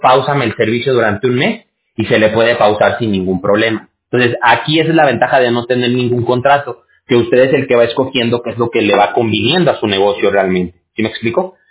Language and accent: Spanish; Mexico; now in California, United States; Yo soy mexicano, yo soy de México.